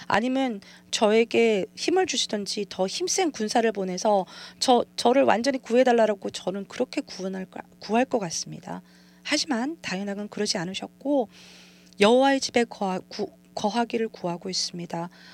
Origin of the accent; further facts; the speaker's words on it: Australia; 저는 호주에서 자랐습니다. 거미를 죽이는 것은 뭐 별로 어려운 일은 아닙니다.